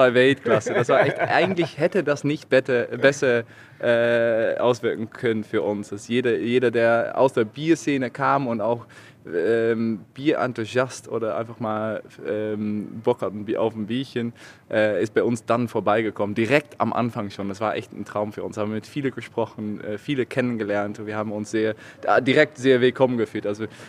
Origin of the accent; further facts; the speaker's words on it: Netherlands; German is a second language; now in Hamburg, Germany; ich komme aus den Niederlanden